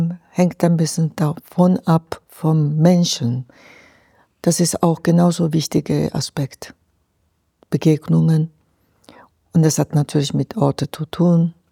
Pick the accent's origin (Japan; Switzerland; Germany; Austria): Japan; moved away; Meine Kindheit und Jugend in Japan war relativ eng